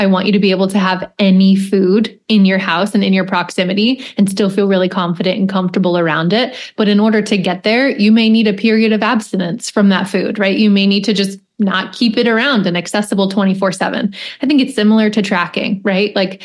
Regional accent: Lancaster, Pennsylvania, United States; So we had Salatai was the restaurant in my hometown, Lancaster, Pennsylvania.

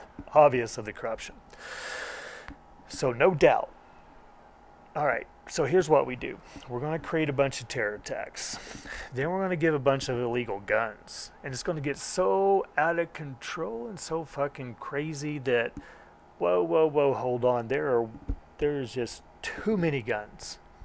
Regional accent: Oklahoma, United States; There was the Oklahoma City bombing. I'm from Oklahoma.

